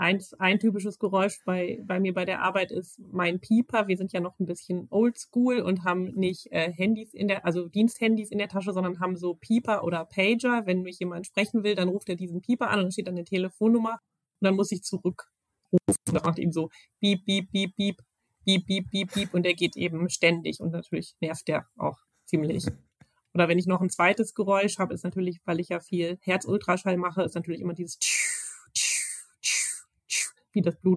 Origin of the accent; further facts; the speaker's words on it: Clausthal-Zellerfeld, Lower Saxony, Germany; also born or lived in Göttingen; Also ich bin zwar in Göttingen geboren, aber bin aufgewachsen im Oberharz, in Clausthal-Zellerfeld, weil es mein Vater dahin beruflich verschlagen hatte und bin dann eben zum Studium dann eben nach Göttingen